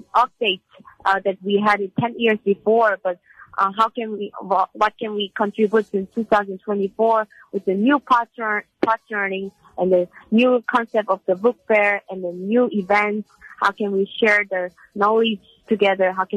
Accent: South Korea; English is a second language; So for me, I born and raised in South Korea.

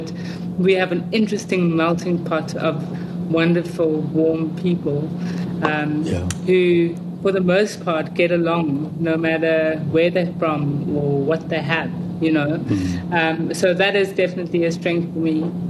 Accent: South Africa; there's a certain quality of being South African that is very, very like powerful and attractive to people.

